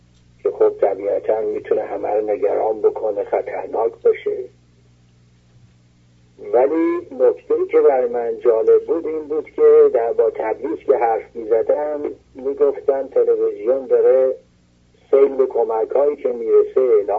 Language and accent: Persian; Azerbaijan, Iran; also born or lived in Tehran; من خودم رو سوگوار میدونم به عنوان یک ایرانی، به عنوان یک آذربایجانی